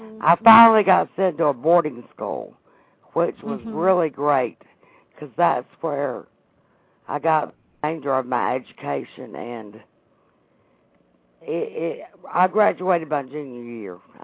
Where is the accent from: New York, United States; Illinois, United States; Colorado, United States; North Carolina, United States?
North Carolina, United States; I am from North Carolina.